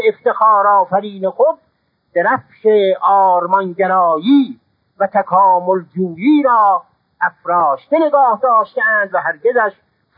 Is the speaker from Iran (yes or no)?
yes; Tabriz, East Azerbaijan, Iran; از دوران کودکی خود بیاد دارم که در زادگاه من تبریز مردم کوچه و بازار این مشرع را به کنایت به کار می بردند